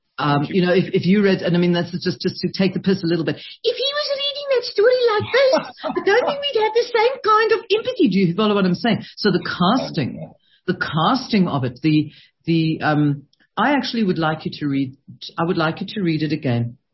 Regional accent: South Africa; I'm speaking as a South African

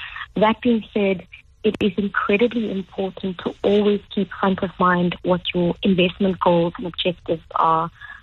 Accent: South Africa; being a South African, you know, taking pain at the pumps when you go fill up petrol

